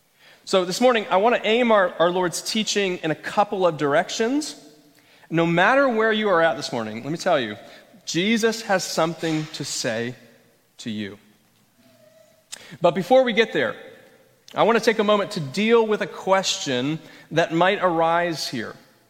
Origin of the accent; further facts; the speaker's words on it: Florida, United States; Back then, I grew up in Florida, so we were doing this, you know, down there.